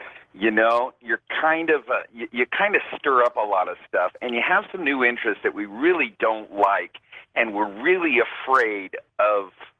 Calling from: Puerto Vallarta, Jalisco, Mexico; I'm calling from Puerto Vallarta

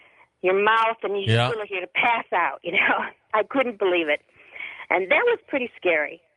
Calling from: Pahrump, Nevada, United States; First of all … I'm calling from Pahrump, Nevada.

